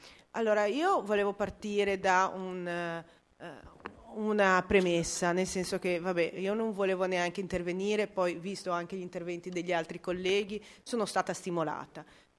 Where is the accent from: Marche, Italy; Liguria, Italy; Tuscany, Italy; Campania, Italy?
Liguria, Italy; io vengo da Levante